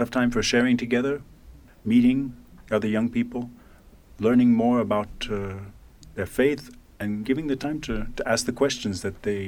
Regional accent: New York City, New York, United States; moved away as an adult; when I was 22, growing up in New York, I never dreamed I'd cross the Atlantic and live elsewhere.

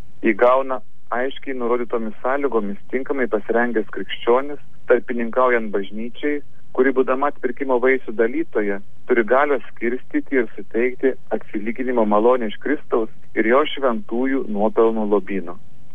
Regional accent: Samogitia, Lithuania; telefonu siunčiu linkėjimus iš Telšių, kur lankau savo mamytę Onutę ir taip pat įsijungiu į žemaičių krikšto 600 metų jubiliejų minėjimą pats būdamas žemaitis.

